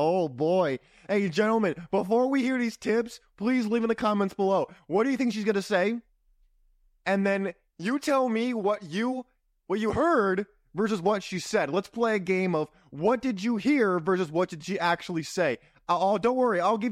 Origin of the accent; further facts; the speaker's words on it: Ireland; And if you're wondering what I'm drinking Guinness because I'm an Irish guy.